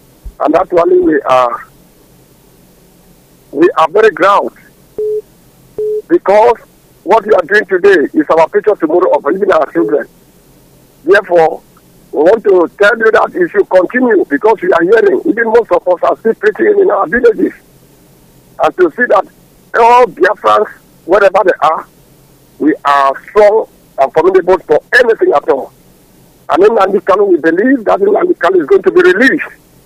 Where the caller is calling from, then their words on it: Lagos, Nigeria; I'm calling from Lagos, sir.